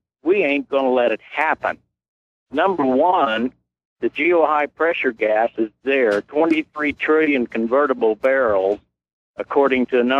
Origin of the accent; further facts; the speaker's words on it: United States; And let's be encouraged. We're American.